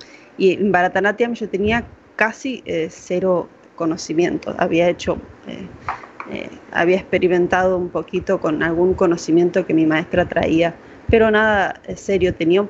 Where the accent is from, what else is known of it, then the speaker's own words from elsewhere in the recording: Rosario, Santa Fe, Argentina; Yo soy de Rosario, y había un taller que luego se convirtió en una pequeña carrera de tecnicatura